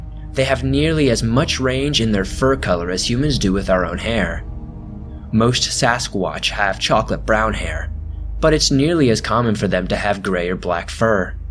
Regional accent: Oklahoma, United States; So I grew up in Oklahoma with her mainly.

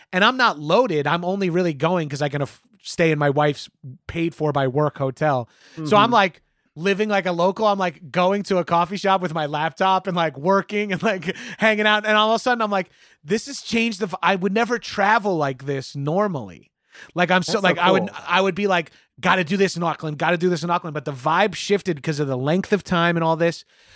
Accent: Long Island, New York, United States; I'm from Long Island.

